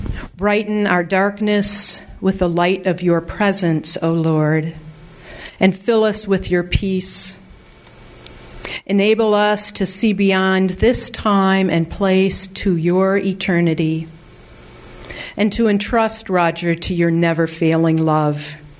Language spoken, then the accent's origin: English; Evanston, Illinois, United States; We're from Evanston, and Uncle Raj officiated at our wedding 32 years ago.